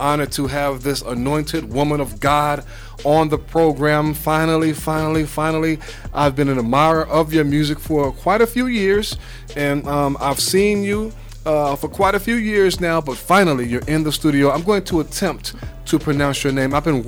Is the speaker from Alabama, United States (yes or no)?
no; New York, United States; accent: New York; It's my New York accent. Blame it on my New York accent.